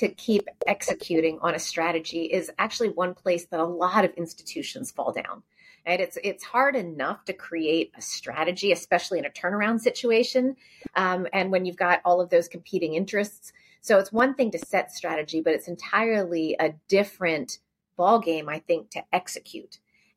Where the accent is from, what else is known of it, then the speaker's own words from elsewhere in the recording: Pennsylvania, United States; I grew up in Amish country. I was surrounded by farms in Lancaster County, Pennsylvania.